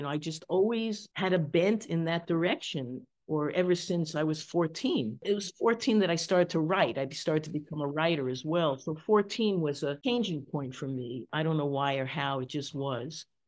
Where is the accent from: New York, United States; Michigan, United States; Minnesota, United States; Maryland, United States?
New York, United States; Manhattan; We grew up in Manhattan. Our family didn't have a car.